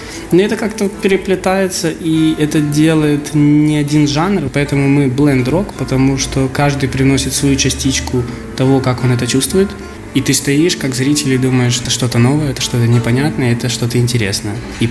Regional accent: Ukraine; Я украинец.

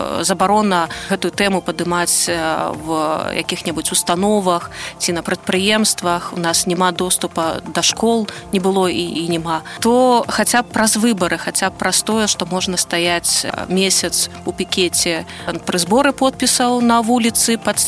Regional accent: Saint Petersburg, Russia; now in Brest, Belarus; і гавору, што я з Ленінграда

